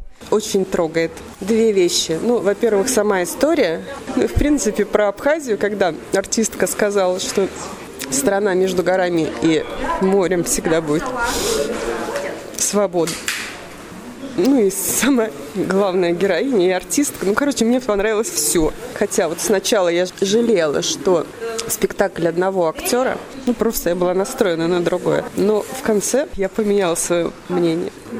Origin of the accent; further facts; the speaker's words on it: Moscow, Russia; Мы из Москвы приехали, чтобы здесь день рождения мой отметить.